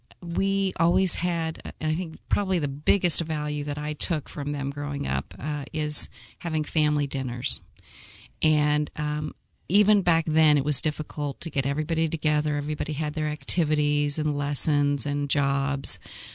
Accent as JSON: {"language": "English", "town": "Indianapolis", "region": "Indiana", "country": "United States", "tie": "born or raised there", "said": "I grew up pretty much in Broad Ripple."}